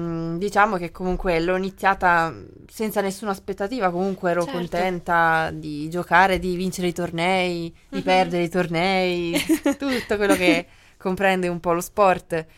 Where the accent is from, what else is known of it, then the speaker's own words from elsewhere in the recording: Macerata, Marche, Italy; Sono di Macerata.